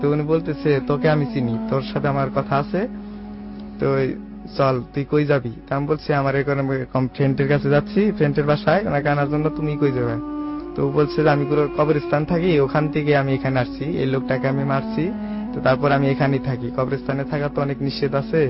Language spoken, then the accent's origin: Bangla; Tangail, Dhaka Division, Bangladesh; টাঙ্গাইল থেকে রাথুরে গ্রাম।